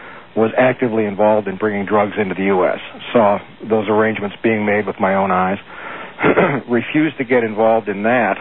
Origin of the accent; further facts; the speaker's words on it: Washington, District of Columbia, United States; born there; also born or lived in Los Angeles; I was born in Washington, D.C., into that environment. Moved quite heavily until I was a junior in high school, where we came to Los Angeles.